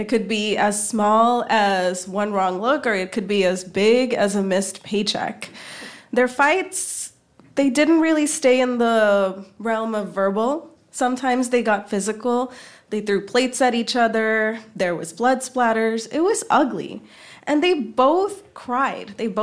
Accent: Mumbai, Maharashtra, India; You see, I grew up in Bombay in the peak era of the Bollywood rom-com.

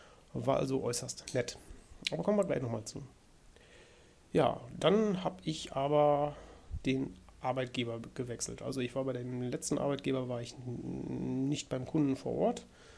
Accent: Bielefeld, North Rhine-Westphalia, Germany; Also ich komme hier aus dem Raum Bielefeld

